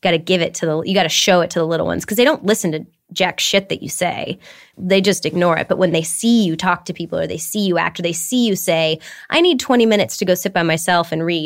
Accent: Detroit, Michigan, United States; I mean, I grew up in Detroit.

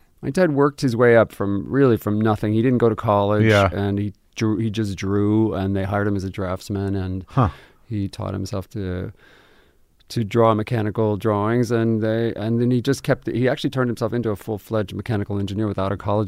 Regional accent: Albuquerque, New Mexico, United States; I was born and raised in Albuquerque, lived there my whole life.

